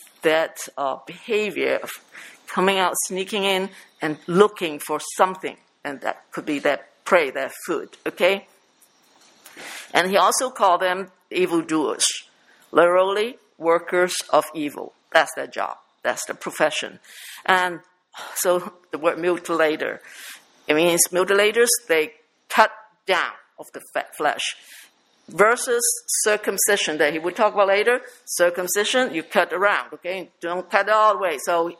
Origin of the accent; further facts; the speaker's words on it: Tai Po, New Territories, Hong Kong; I grew up in Taipo, and there are dogs everywhere.